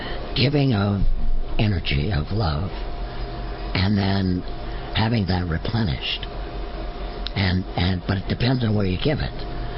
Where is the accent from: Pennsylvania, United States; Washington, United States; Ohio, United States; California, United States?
California, United States; Los Angeles; I was born in Southern California, in Los Angeles. So it's about as far away from dairy farms as you can get. And I lived there most of my life and most of my young life.